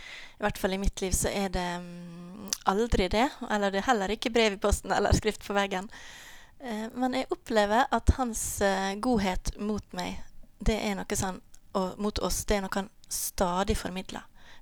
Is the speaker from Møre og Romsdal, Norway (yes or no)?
yes; Ålesund, Møre og Romsdal, Norway; Jeg er født her i Ålesund. … og vokste på Blindheim Bedehus.